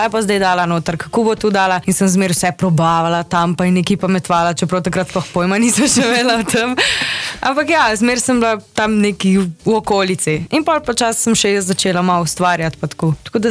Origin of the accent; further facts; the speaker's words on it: Cerknica, Inner Carniola–Karst, Slovenia; Kakor veste, sem iz Notranjske, iz Cirkence. V bistvu na glas mi še malo bolj v Loško dolino šibano, ker sem original tam